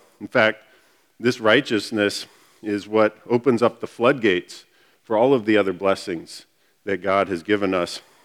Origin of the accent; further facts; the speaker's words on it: Georgia, United States; When I was growing up in Georgia, it was 80%.